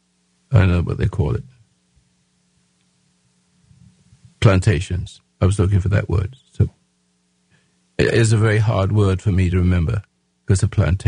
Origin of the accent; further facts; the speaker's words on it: England, United Kingdom; now in United States; I'm an Englishman that became an American. It took me a long time because I came to America, it was different.